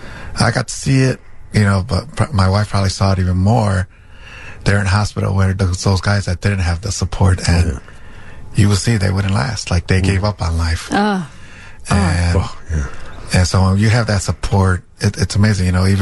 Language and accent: English; New Lenox, Illinois, United States; My friends from where I grew up in New Lenox, always say, hey man, let's get together